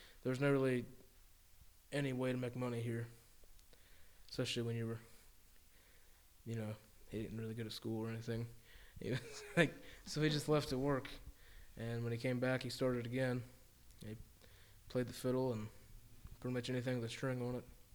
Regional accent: Marlton, New Jersey, United States; also born or lived in Charleston; I'm 17 years old. I was born on May 27th, 2000. And I'm from Marlton. I was born in Charleston, and I've always lived here, though.

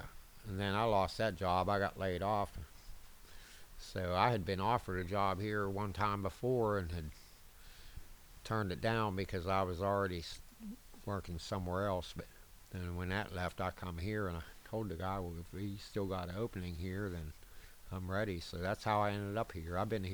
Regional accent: Weirton, West Virginia, United States; I am 60 years old. I'll be 61 in May, and I was born in Weirton at the Weirton General Hospital in 1957.

